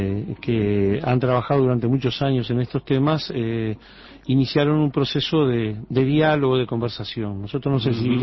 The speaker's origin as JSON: {"language": "Spanish", "country": "Uruguay", "said": "nuestra propia forma de ser como uruguayos, todo eso que hoy conjugamos en lo que somos como país, como nación"}